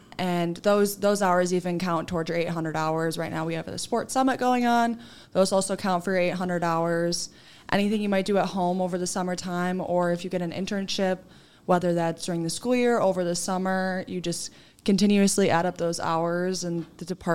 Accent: Illinois, United States; I'm a junior from the Chicagoland area.

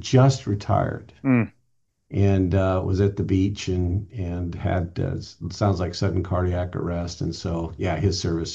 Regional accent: Altadena, California, United States; I grew up in Southern California, I was raised in Altadena.

